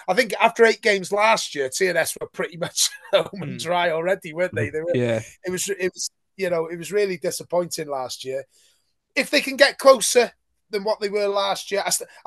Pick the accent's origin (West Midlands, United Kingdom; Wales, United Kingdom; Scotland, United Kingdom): Wales, United Kingdom; Denbigh; And good to see my hometown club, Denby, climbing the league.